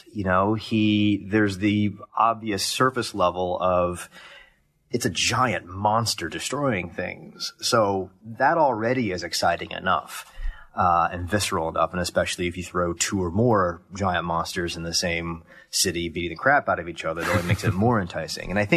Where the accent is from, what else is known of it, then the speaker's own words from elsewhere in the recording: Columbus, Ohio, United States; Columbus, Ohio.